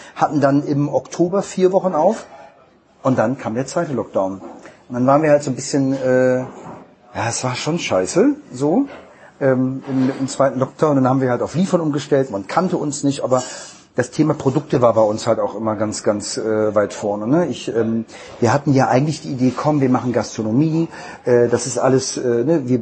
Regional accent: Hanover, Lower Saxony, Germany; born there; Also, dass ich in Hannover geboren bin, ist, glaube ich, eher uninteressant und sollte man vielleicht nicht nach außen hinhängen. Aber ich liebe Hannover.

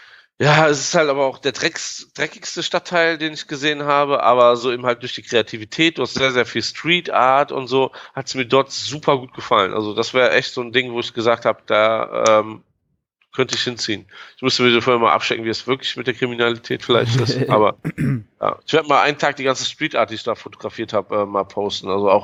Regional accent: Croatia; Als Kroate muss man sowas haben, ne?

